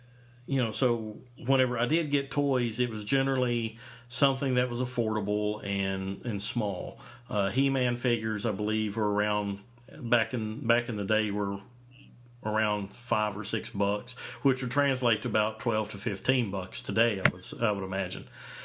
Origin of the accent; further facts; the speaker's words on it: Kentucky, United States; growing up in Eastern Kentucky, you know, I was in a very rural area